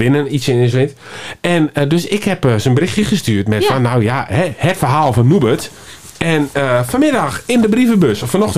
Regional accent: Nijverdal, Overijssel, Netherlands; Ik kom van oorsprong uit Nijverdal.

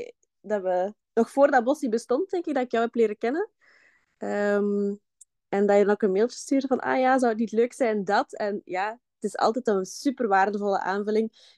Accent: Belgium; Ik ben, zoals je kan horen, kom ik uit België.

